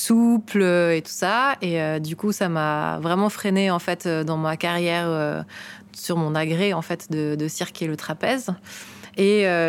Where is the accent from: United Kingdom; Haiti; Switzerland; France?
Switzerland; Je viens de Suisse et je suis artiste de cirque, directrice d'une compagnie.